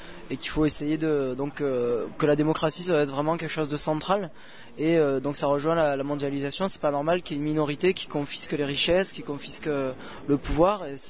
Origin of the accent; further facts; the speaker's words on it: Marseille, Provence-Alpes-Côte d'Azur, France; je suis de Marseille, en France, et j'ai 22 ans.